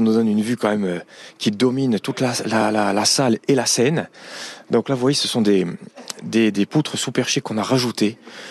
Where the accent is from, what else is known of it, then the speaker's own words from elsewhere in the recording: Ajaccio, Corsica, France; Ben oui, comme tout Ajaccien, on a tous connu l'Empire, on y a tous au moins un souvenir important.